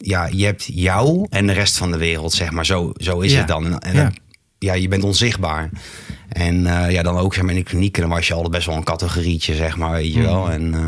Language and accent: Dutch; Amersfoort, Utrecht, Netherlands; er was echt geen één hotel of B&B meer in Amersfoort waar ik vandaan kom, die mij nog accepteerde.